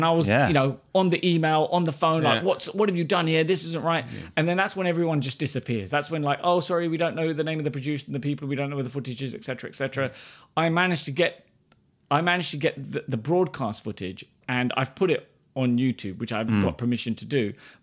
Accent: India; So even though I'm a Muslim, I'm an Indian, and I'm in their country

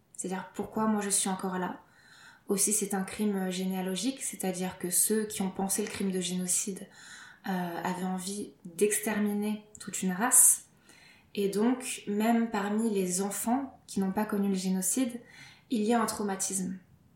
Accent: Lille, Hauts-de-France, France; born there; je suis française, je suis née à Lille.

